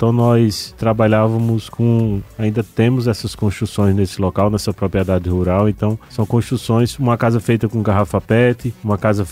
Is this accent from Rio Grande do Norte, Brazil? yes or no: yes; Rio Grande do Norte, Brazil; Eu nasci e morei no Rio Grande do Norte, né? Assim, no interior do estado a gente tem muito subdesenvolvimento, né?